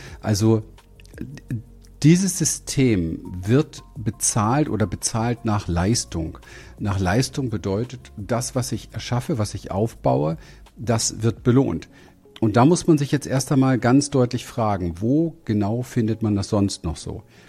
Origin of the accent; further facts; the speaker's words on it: Berlin, Germany; ich bin in Berlin aufgewachsen, Hinterhof. Ich habe nie wirklich Geld kennengelernt. Geldsorgen haben wir genügend gehabt.